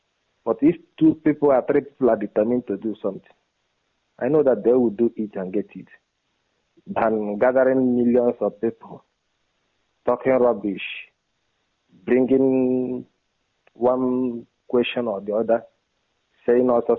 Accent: Olo, Enugu State, Nigeria; now in Treviso, Italy; I'm from Olo, in all local government, Biafra land. I'm calling from Italy.

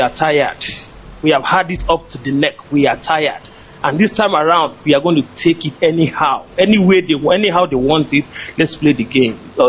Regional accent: Anambra, Nigeria; I am from Mbaku Abog in Anambra State, Biafra land.

